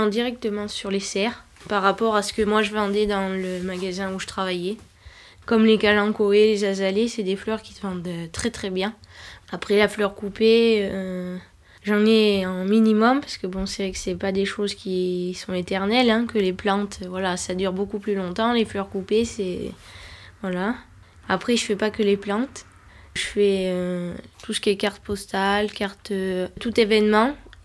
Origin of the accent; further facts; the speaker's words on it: Vallières, France; Oui, de Vallières. Enfin, je vis pas dans le bourg, mais je suis de Vallières. Ça va faire plus de 18 ans que j'habite ici, mais mes origines sont d'ici. Mes grands-parents ont toujours vécu là, ils sont nés à Vallières d'ailleurs.